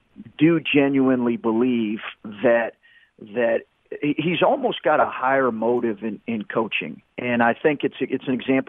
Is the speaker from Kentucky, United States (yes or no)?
yes; Lexington, Kentucky, United States; And I grew up in Lexington, Kentucky, and I compare it to just the fervor for Kentucky basketball there.